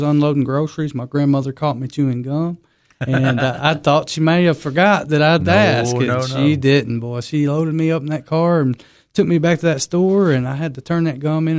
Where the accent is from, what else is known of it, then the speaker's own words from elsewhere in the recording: Smithfield, Tennessee, United States; I was born and raised in DeKalb County, Smithfield, Tennessee.